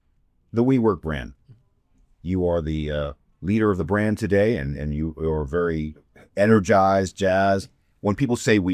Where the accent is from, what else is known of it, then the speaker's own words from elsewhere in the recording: New York, United States; So John, I got to ask, I'm from New York and we don't get a lot of folks from Staten Island.